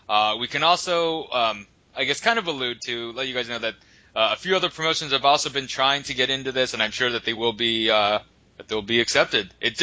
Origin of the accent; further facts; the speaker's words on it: United States; My apologies if I'm totally butchering that, but, you know, what can I tell you? I'm American.